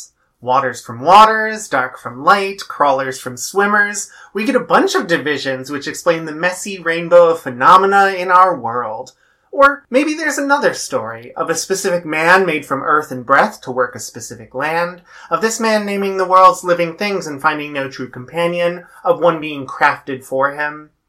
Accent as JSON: {"language": "English", "region": "Midwest", "country": "United States", "said": "Listen, I'm from the Midwest, which is full of milk-fed beauties, and we are gargantuan."}